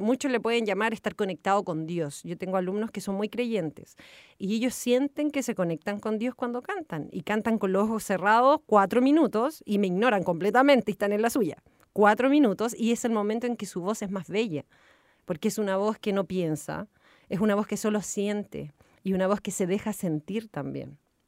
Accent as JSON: {"language": "Spanish", "town": "San Sebastián", "region": "Valparaíso", "country": "Chile", "tie": "born there", "said": "Yo nací en San Sebastián, que pertenece a la hermosa comuna de Cartagena y al hermoso la hermosa provincia de San Antonio."}